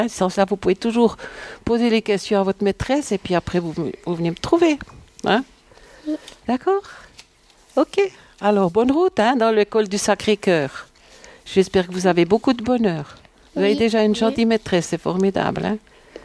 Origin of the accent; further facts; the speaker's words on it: Estavayer, Fribourg, Switzerland; also born or lived in Mora / Villars-sur-Glâne; Oui, je suis née à Estavayer, mais je n'ai pas toujours habité ici. J'ai habité 8 années à Mora et 2 ans à Villars-sur-Glâne.